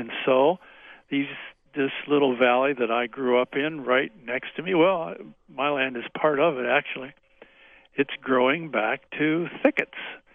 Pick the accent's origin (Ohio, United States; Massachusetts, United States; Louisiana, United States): Ohio, United States; Upper Sandusky; It's about midway between Toledo and Columbus, and so you all know, right north of Marion, a little town of Upper Sandusky is my hometown